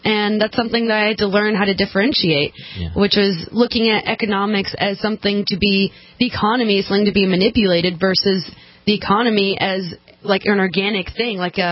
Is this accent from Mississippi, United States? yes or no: no; Alabama, United States; I'm from Alabama.